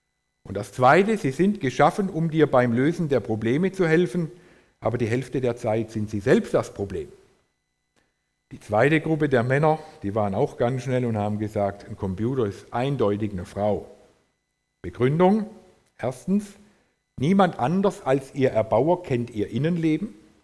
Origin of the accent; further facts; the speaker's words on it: Baden-Württemberg, Germany; ich bin ja bei den Schwaben aufgewachsen